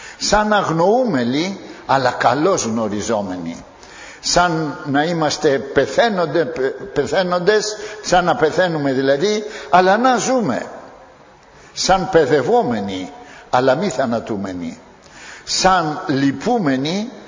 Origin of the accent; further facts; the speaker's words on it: Corinth, Peloponnese, Greece; επειδή είμαι έστω και από την Κόρινθο